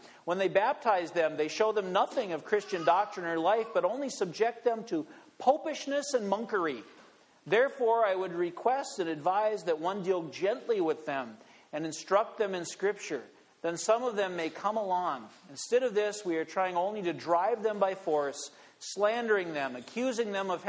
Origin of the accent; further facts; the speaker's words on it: Minnesota, United States; I told him I was a student at Guildford School of Acting, and he asked me, "Where are you from?" And I'm sure he could hear that I wasn't British, and so I said, "I'm from Minnesota."